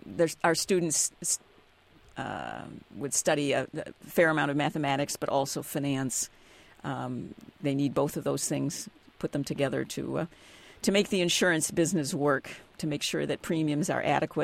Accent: Michigan, United States; also born or lived in Connecticut; I was born in the Detroit area, but spent high school years in upstate Michigan and in Connecticut. Actually started college at Boston University and then transferred to Stanford.

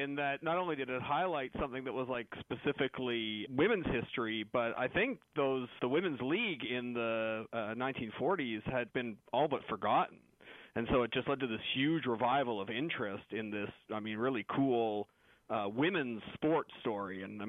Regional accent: Canada; I'm not from here. I grew up in Canada

